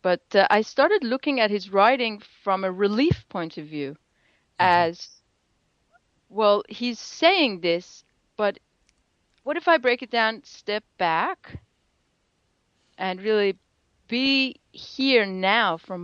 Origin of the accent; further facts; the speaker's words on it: Melbourne, Victoria, Australia; Nothing against people in Sydney, but I'm actually from Melbourne.